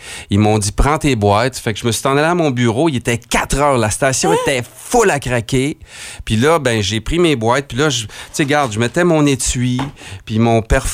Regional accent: Arvida, Quebec, Canada; Moi, je viens d'Arvida, là.

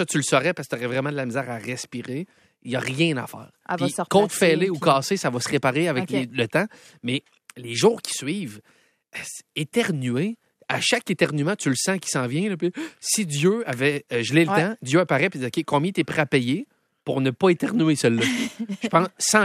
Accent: Quebec City, Quebec, Canada; Je vais aux fêtes à Québec, je viens de Québec

